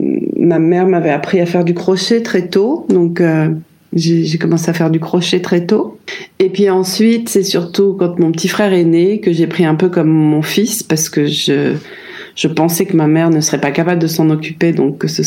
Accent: Paris, Île-de-France, France; Alors, moi, je suis née à Paris. Je suis née dans le 15e arrondissement. J'ai vécu là jusque l'âge de 10 ans, à peu près.

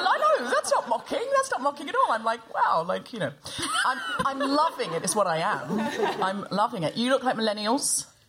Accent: Australia; I'm not really posh, Sophie. I'm from Australia.

